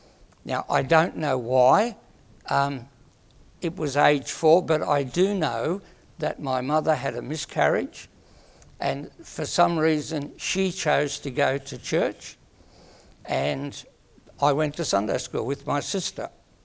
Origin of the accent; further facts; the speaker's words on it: Bankstown, New South Wales, Australia; born there; now in Bendigo, Australia; I was born in August 1947 in Bankstown, New South Wales.